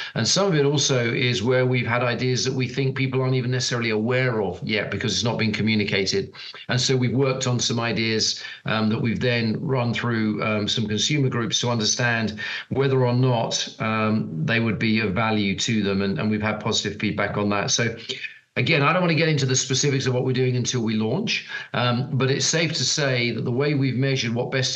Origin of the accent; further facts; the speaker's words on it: United Kingdom; obviously, being a Brit, I'm particularly thinking about the UK.